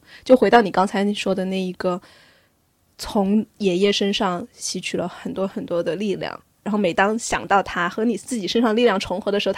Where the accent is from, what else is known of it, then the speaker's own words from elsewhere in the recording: Sichuan, China; 比如说我四川人就说你是我老汉儿